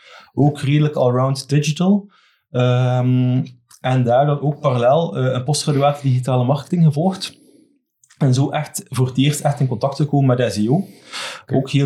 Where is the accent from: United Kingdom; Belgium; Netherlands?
Belgium; Kluisbergen, Flanders; Ik ben geboren en getogen in Kluisbergen, altijd ook opgegroeid.